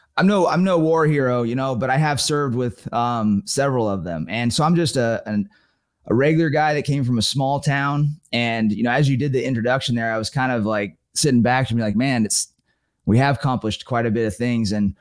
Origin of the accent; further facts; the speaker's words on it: California, United States; So I grew up in Northern California hunting bear with my dad.